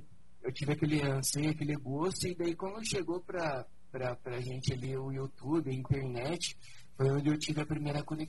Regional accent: Almirante Tamandaré, Paraná, Brazil; A história se iniciou em 1999, né? Lá em Almirante Tamandaré

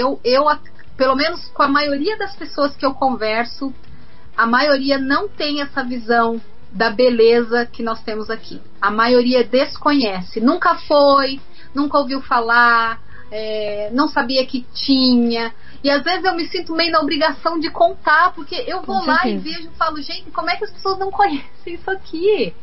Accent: Paraná, Brazil; tem a região do Vale do Ivaí, que é de onde eu vim

